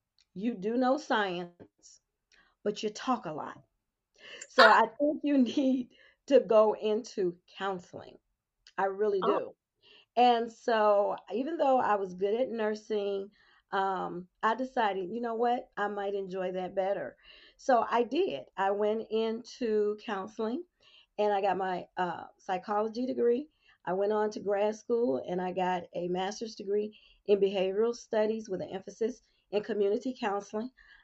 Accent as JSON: {"language": "English", "region": "New York", "country": "United States", "also_born_or_lived": "St. Louis / East St. Louis", "lives_now": "Los Angeles, United States", "said": "I am transplanted from New York to St. Louis."}